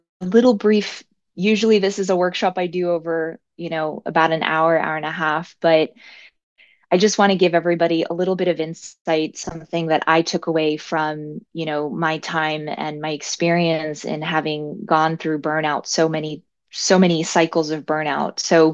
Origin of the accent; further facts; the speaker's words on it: Miami, Florida, United States; now in New Jersey, United States; So I'm originally from Miami, Florida. My family is Cuban Brazilian by background. I today live in New Jersey.